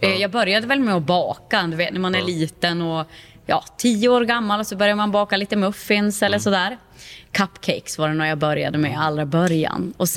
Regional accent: Jämtland County, Sweden; Jag är uppvuxen i Jämtland.

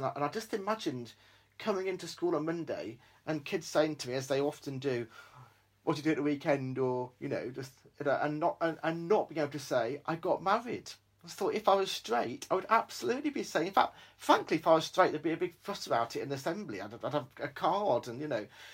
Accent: Australia; born there; I said, I was born in Australia. I've got seven sisters.

